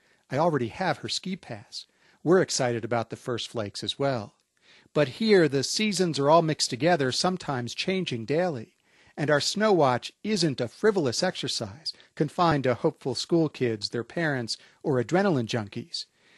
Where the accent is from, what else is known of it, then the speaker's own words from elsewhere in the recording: Pennsylvania, United States; Where I grew up in Pennsylvania, autumn meant frosted pumpkins, yellow maples, and cider fresh from the mill.